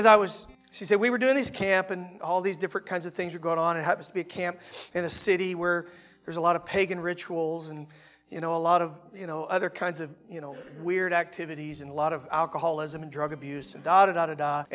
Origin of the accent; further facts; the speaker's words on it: Texas, United States; I pray for my hometown back in Texas, which you wouldn't believe what God's doing there.